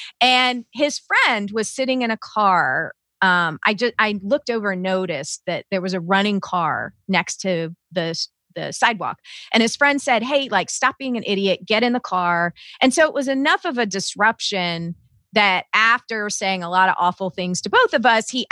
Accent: the South, United States; And that phrase, like, don't make a scene, kept coming to me because I was raised in the South.

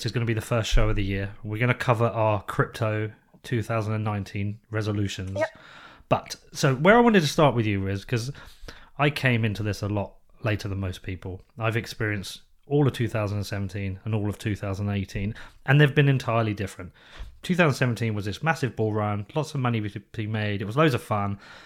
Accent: Reading, South East England, United Kingdom; born there; because I was born in Reading.

